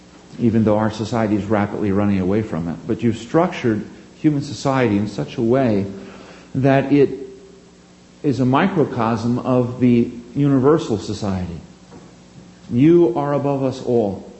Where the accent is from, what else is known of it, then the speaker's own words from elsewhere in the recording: Northeast, United States; I grew up in the Northeast. I've lived in the South. I've lived in the Plains for a long time.